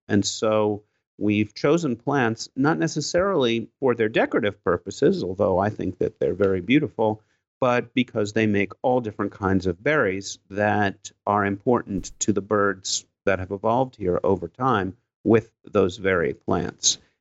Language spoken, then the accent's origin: English; New York, United States; now in Philadelphia, United States; I grew up in New York, and if New York is a city of commerce and striving and competition, that's not Philadelphia